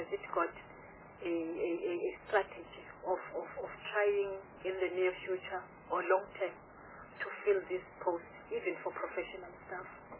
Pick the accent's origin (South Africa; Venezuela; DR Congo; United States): South Africa; Mpumalanga; I come from Mpumalanga